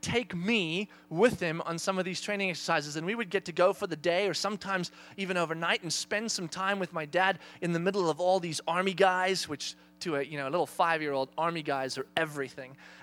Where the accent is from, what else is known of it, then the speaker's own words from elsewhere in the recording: South Africa; now in United States; we left South Africa. As many of you guys know, we grew up in South Africa. We left South Africa to come here to the U.S.